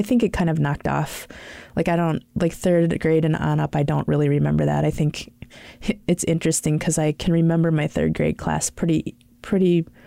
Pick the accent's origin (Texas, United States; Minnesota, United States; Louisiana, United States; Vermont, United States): Minnesota, United States; Oakdale; I grew up in Oakdale, Minnesota.